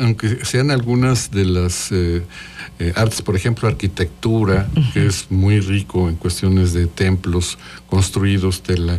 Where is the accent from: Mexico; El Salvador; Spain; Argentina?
Mexico; Cuernavaca, Morelos; Yo soy de aquí de Cuernavaca, maestra.